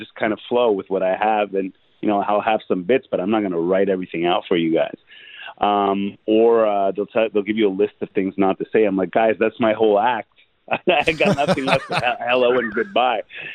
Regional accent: Quebec, Canada; it's English, French, Hindi, and Punjabi. So English, obviously, because we're in North America. French, because I grew up in Quebec. And Hindi and Punjabi, because my parents are from India.

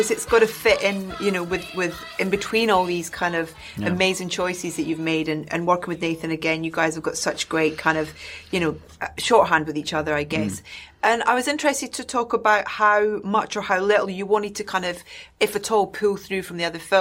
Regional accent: Scotland, United Kingdom; My first trip actually to London when I was 8 from Scotland was to see Cats.

